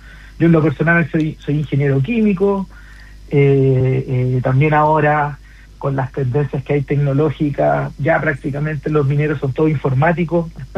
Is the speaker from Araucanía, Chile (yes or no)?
no; Coquimbo, Chile; yo soy de Coquimbo, entonces para qué decirte la importancia de la minería en la cuarta región